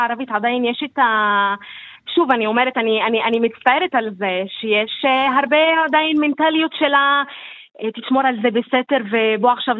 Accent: Shefa-'Amr, Northern District, Israel; אני משפרעם.

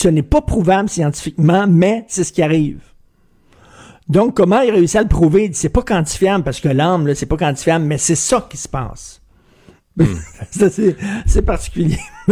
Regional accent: Verdun, Quebec, Canada; moi, je viens d'un milieu très, très, très populaire. Je viens de Verdun

